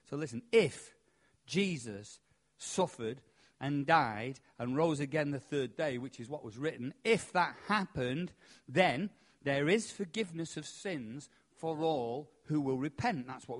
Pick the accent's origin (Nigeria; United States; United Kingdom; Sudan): United Kingdom; England; I mean, I'm not an Arab, am I? I'm English.